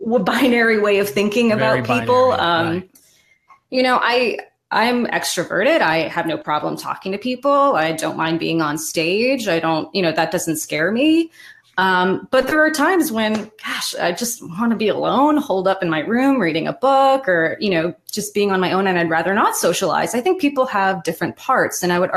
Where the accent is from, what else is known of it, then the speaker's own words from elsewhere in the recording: French Canada, Canada; Well, we're from French Canada, so it's a little different. We're a little, we're a little rough around the edges, okay?